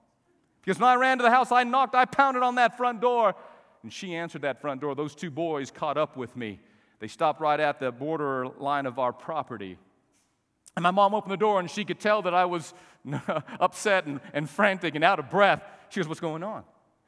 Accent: Albuquerque, New Mexico, United States; But you see, I grew up in Albuquerque, and it wasn't an option.

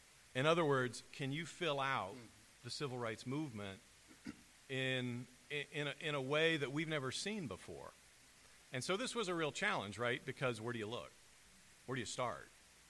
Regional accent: Ohio, United States; now in Tallahassee, United States; And here I was, I had moved here to Tallahassee back in 2000, and I grew up in Ohio.

